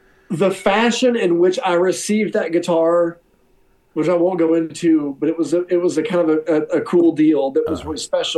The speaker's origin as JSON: {"language": "English", "region": "Alabama", "country": "United States", "tie": "born or raised there", "said": "of course, growing up in Alabama … were huge."}